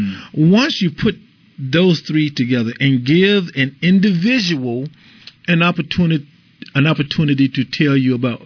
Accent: Mississippi, United States; You know, when I came from Mississippi, and I tell you something about the experience of growing up in the South

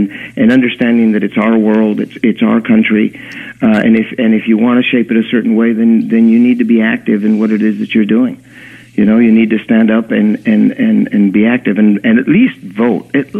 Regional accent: Texas, United States; I do come from a big red state, but you know what? Extreme South Texas was Democratic for a long time. We had some people down there. And also, that was my home, right on the border.

